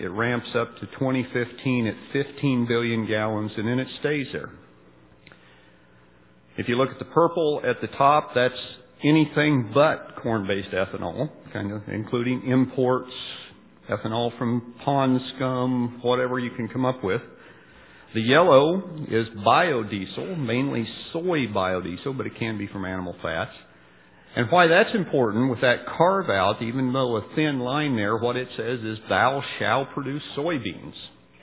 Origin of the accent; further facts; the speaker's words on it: Iowa, United States; I am from Iowa, so I have probably a little different perspective on biofuel policy than many of you